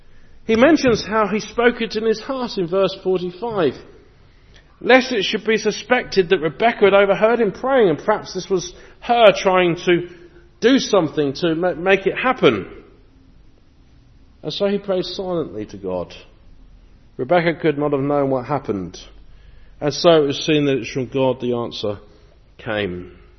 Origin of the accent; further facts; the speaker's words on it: England, United Kingdom; As an English person, I find that very interesting